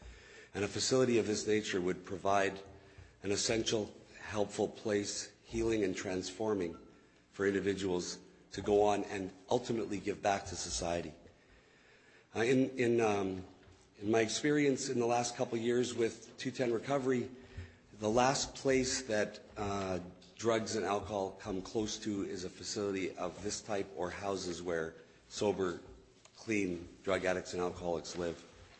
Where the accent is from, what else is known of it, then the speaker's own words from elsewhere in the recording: Winnipeg, Manitoba, Canada; I grew up in Winnipeg in an upper middle class neighborhood, and I got brought back to Winnipeg just over 8 years ago